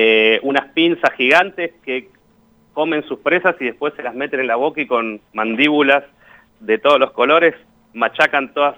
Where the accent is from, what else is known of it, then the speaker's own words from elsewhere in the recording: Tapiales, Buenos Aires Province, Argentina; Yo soy de Buenos Aires. Yo me crié en Tapiales, que es un barrio ahí por el mercado central de Buenos Aires. Después viví en Capital hasta los 33 años